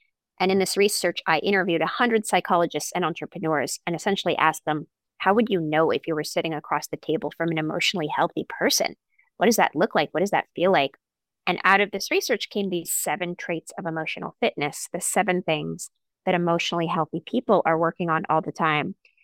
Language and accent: English; California, United States; I grew up in Silicon Valley.